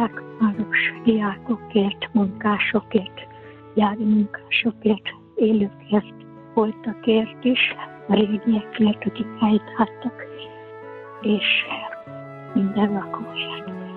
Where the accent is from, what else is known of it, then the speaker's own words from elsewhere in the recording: Pápa, Veszprém County, Hungary; born there; Szeretnék imád kérni szülővárosom, Pápaváros katonáiért